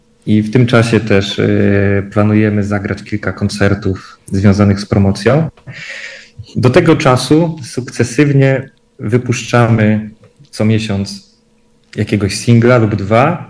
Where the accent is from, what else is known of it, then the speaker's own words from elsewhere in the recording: Częstochowa, Silesian Voivodeship, Poland; my wywodzimy się z Częstochowy, z rodziny, właściwie gdzie to pierwsze pokolenie całe się wychowywało przy parafii właśnie Kościoła Świętej Barbary w Częstochowie.